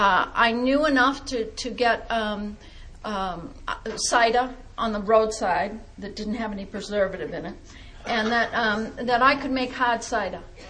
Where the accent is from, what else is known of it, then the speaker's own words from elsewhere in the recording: Massachusetts, United States; And now here I am in New England. I was raised in New England. I was raised north of Boston.